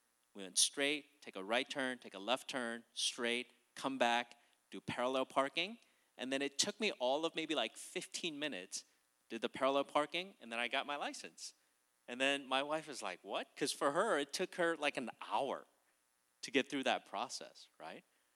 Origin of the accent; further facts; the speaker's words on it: Minnesota, United States; I mean, I grew up in Minnesota